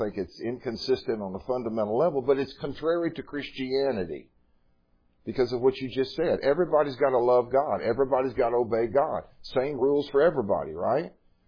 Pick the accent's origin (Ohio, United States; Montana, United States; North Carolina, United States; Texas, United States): Texas, United States; I came from Texas, so horse thieves in Texas, which is a big deal over there.